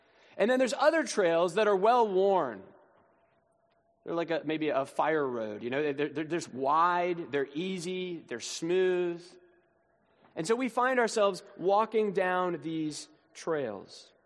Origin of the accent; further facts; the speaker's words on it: Massachusetts, United States; I grew up just outside of Boston in New England, and one of the things that I grew up loving to do was going for hikes.